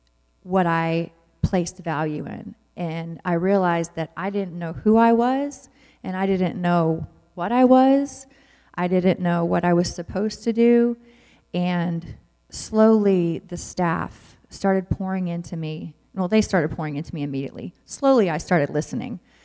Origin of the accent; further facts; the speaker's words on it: DeSoto, Texas, United States; I grew up in DeSoto, Texas, just South Dallas.